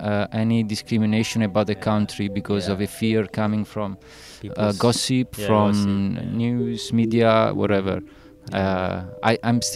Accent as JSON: {"language": "English", "country": "Italy", "second_language": "English", "moved": "as an adult", "lives_now": "England", "said": "was to go somewhere else, which wasn't home or Italy. And somehow I chose England because I didn't speak English, so I wanted to learn a new language"}